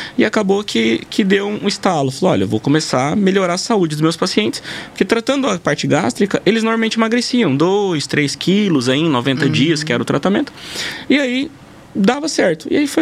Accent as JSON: {"language": "Portuguese", "town": "Jaciara", "region": "Mato Grosso", "country": "Brazil", "tie": "born or raised there", "said": "sou natural aqui do Mato Grosso mesmo, nasci em Jaciara."}